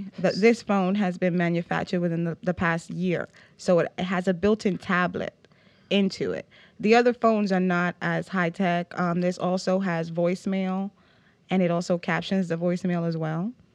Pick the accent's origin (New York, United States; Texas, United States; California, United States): New York, United States; moved away as an adult; also born or lived in North Carolina; now in Georgia, United States; Well, I'm from New York, New York, originally born and raised, and I moved to the South about a couple years ago in North Carolina, and then I moved here to Georgia.